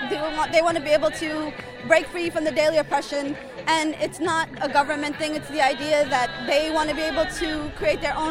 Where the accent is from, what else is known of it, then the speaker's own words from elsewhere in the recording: Bronx, New York, United States; Originally from the boogie down Bronx in New York, and then by way of Yemen, southern Yemen specifically.